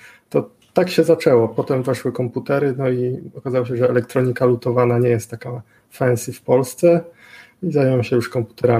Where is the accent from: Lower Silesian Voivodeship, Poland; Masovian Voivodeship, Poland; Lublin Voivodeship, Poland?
Lublin Voivodeship, Poland; Chełm; ja nie jestem z Wrocławia, tylko z odległego Chełma.